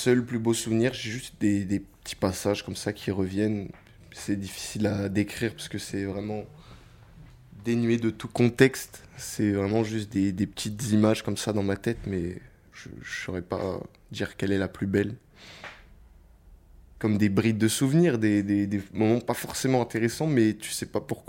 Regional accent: Paris, Île-de-France, France; je viens de Paris et voilà, je suis un Parisien. Depuis que je suis né, j'habite dans le même appartement à Paris.

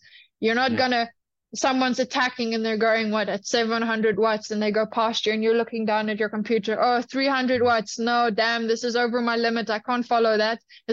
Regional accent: Bloemfontein, Free State, South Africa; Although I know I come from Bloemfontein, I'm still a climber.

